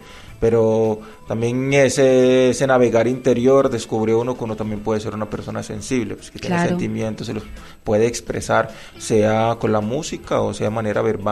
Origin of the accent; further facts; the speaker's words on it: Antioquia, Colombia; Bueno, yo soy de Moravia, del barrio Moravia, vivo en Moravia y duermo en Campo Valdés.